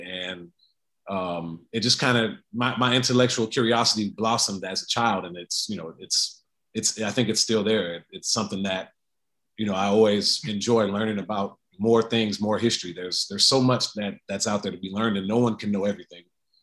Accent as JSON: {"language": "English", "town": "Sacramento", "region": "California", "country": "United States", "tie": "born or raised there", "said": "And growing up in Sacramento where I grew up, in high school that I went to, that was not immune from any of those things."}